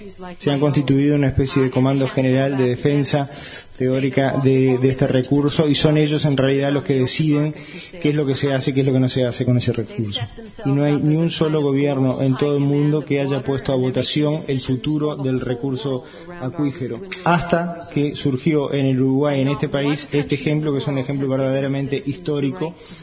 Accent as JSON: {"language": "Spanish", "country": "Canada", "said": "Créanme que también en mi país, en Canadá, hay una enorme desigualdad entre la gente."}